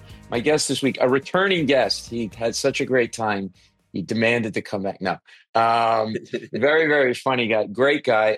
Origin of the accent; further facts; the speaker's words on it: Rhode Island, United States; By the way, I'm from Rhode Island. We're neighbors. I grew up.